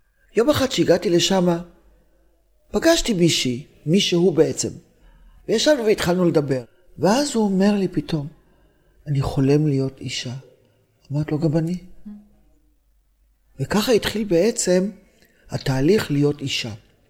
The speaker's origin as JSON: {"language": "Hebrew", "town": "Tel Aviv", "region": "Tel Aviv District", "country": "Israel", "tie": "born or raised there", "also_born_or_lived": "Hulata", "said": "אני בת 70 פלוס. אני בעצם נולדתי בצפון הארץ בקיבוץ, קיבוץ חולתה. כן, ובגיל מאוד צעיר, בערך בגיל 5, משהו כזה, עברנו לשיקון עובדים רמת אביב בעבר לירקון. ובשנות ה-60 נאלצתי לעזוב את העיר שמאוד אהבתי."}